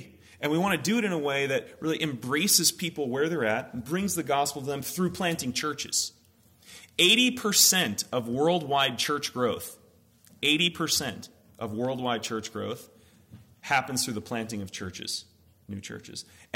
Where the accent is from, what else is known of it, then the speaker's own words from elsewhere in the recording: New Jersey, United States; now in Minnetonka, United States; I grew up in New Jersey, and everybody just goes to the city which is Manhattan. There's only one city, that's where you go, and you take the train in.